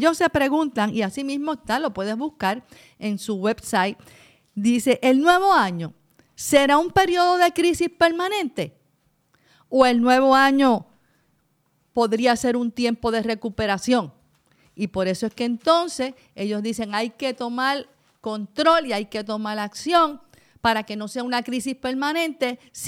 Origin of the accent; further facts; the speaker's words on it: Puerto Rico; Y nosotros somos territorio de Estados Unidos. Eso es nuestro estatus, Puerto Rico, territorio.